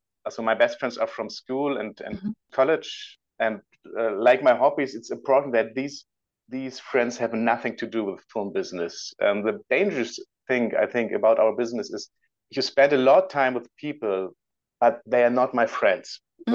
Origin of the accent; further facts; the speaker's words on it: Föhr, Schleswig-Holstein, Germany; English is a second language; my hometown in northern Germany. I'm from an island. It's called Föhr. It's also almost Denmark.